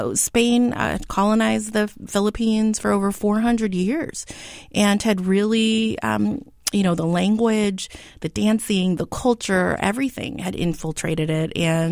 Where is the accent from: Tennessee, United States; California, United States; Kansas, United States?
California, United States; Stockton; I see it maybe because I grew up in Stockton and I, you know, I had relatives who already been here since the 30s. But I also was an immigrant.